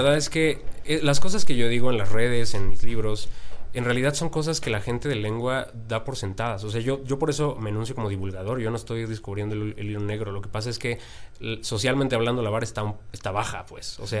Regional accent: Mexico; Y uno y como mexicano va y en automático de pronto ya tiene 12 años

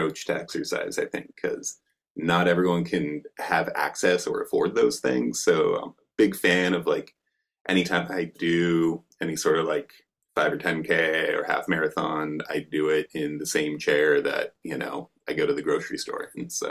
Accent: Alaska, United States; also born or lived in Seattle area; I grew up in Alaska, and then I spent a whole bunch of years in the Seattle area, and then got married, and the wife and I gave Tacoma, Washington, a bit of a trial.

